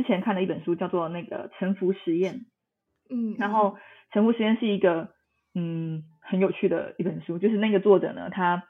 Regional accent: Tainan, Taiwan; 然后但是我是台南人啦，所以我其实这个经常出没点就是台南。

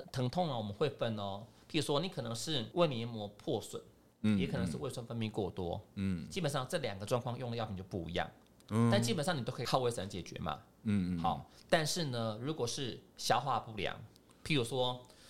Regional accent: Taiwan; 其实过敏要是因为我们台湾，老实说，我们台湾人过敏率蛮高的

